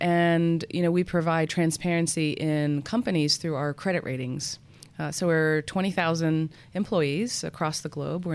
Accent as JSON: {"language": "English", "town": "Norfolk", "region": "Virginia", "country": "United States", "tie": "born or raised there", "said": "And I grew up in Norfolk, Virginia, so that's where I grew up."}